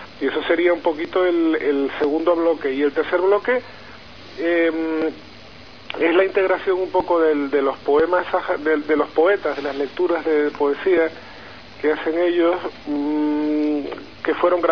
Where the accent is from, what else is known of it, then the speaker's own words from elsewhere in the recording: Canary Islands, Spain; born there; Yo soy canario de nacimiento